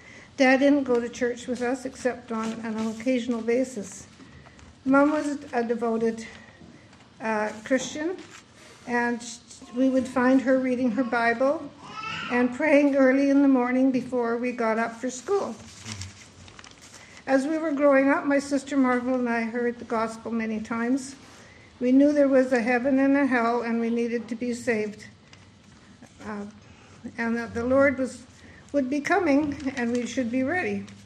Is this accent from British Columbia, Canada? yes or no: yes; Powell River, British Columbia, Canada; I was born and raised in Powell River, BC, which is on the mainland, 169 kilometers north of Vancouver